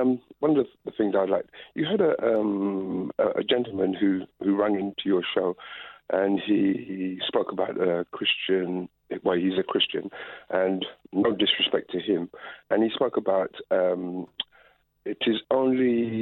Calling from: London, United Kingdom; I'm calling from London.

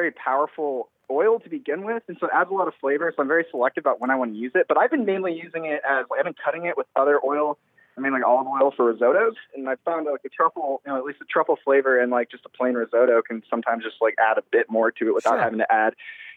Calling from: San Antonio, Texas, United States; I'm calling from San Antonio, Texas.

